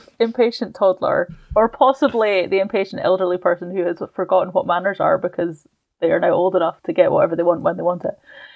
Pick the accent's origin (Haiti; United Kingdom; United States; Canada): United Kingdom; Scotland; but as a Scot who is also British and has been part of the United Kingdom for circa 400 years